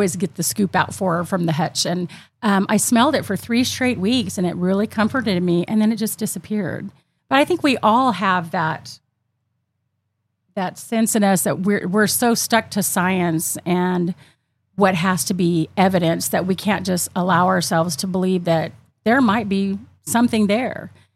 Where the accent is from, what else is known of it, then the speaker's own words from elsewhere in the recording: Georgia, United States; I'm from Georgia, and I would stay in her house, no plumbing or electricity